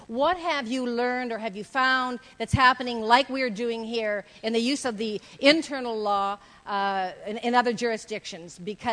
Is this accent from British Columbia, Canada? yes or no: yes; British Columbia, Canada; But I'm here from British Columbia because I'm going to be standing at that fence.